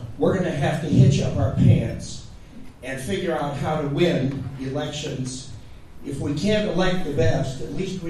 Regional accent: Oklahoma City, Oklahoma, United States; I'm from Oklahoma City

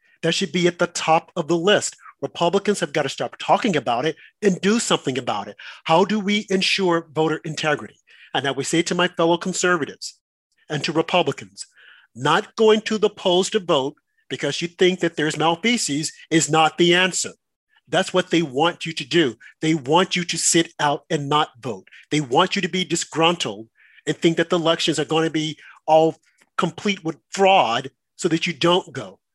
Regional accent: United States; I'm an American. Born and bred an American.

